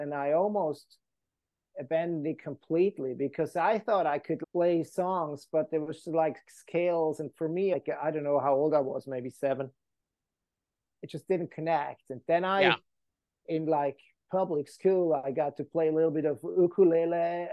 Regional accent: Switzerland; now in United States; I grew up in Switzerland, fell in love with American roots music of all kinds.

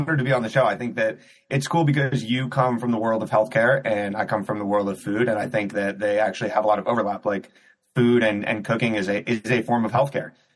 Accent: Cleveland, Ohio, United States; so I grew up in Cleveland, Ohio. I went to school in New York City, studied economics.

